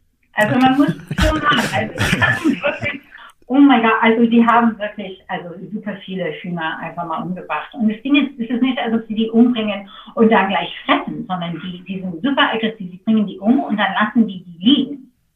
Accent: Washington, United States; also born or lived in Seattle; ich bin in Seattle geboren und ich bin aufgewachsen auf einem Insel in Lake Washington, ziemlich gegenüber von Bill Gates.

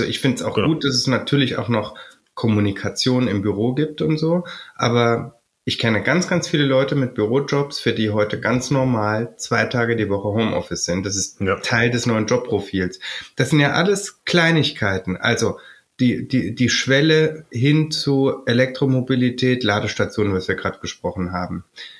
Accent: East Germany, Germany; ich bin in Ostdeutschland groß geworden.

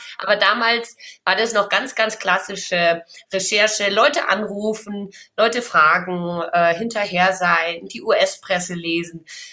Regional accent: Bavaria, Germany; Ich komme aus Franken ursprünglich, da gibt es 2 große Sportartikelhersteller.

